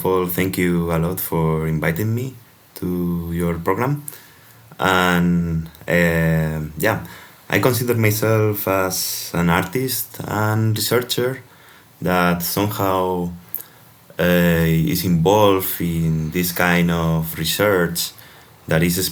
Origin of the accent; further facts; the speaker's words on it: Spain; English is a second language; now in Linz, Austria; In Spain, I'm from Spain, by the way, and then I did a exchange program here in Austria, in Linz, in Interface Cultures, and now I'm there.